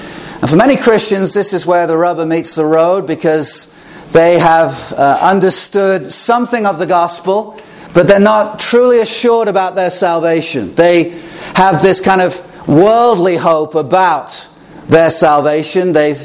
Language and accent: English; England, United Kingdom; I grew up in England, as many of you know